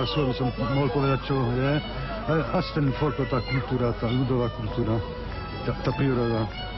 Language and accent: Slovak; France; born there; Slovak is a second language; Ja som rodený Francúz, nemám slovenské korene, ale moja manželka pochádza zo Slovenska.